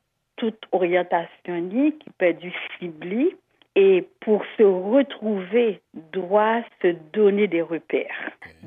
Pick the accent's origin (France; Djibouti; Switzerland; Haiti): Haiti; moi, en tant qu'haïtienne